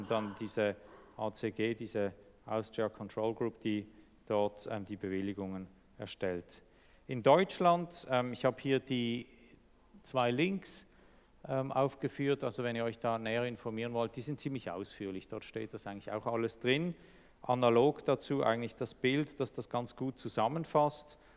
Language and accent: German; Switzerland; Bei uns in der Schweiz sind es 24 Menschen